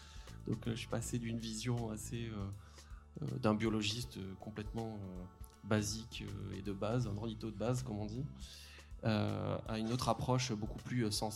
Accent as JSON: {"language": "French", "region": "south of France", "country": "France", "said": "Moi, je viens du sud de la France, donc plutôt des écosystèmes méditerranéens à la base."}